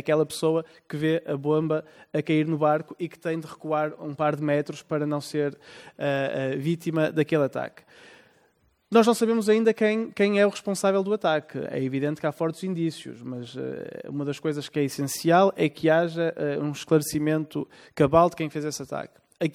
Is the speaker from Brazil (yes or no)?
no; Portugal; é particularmente grave para nós enquanto portugueses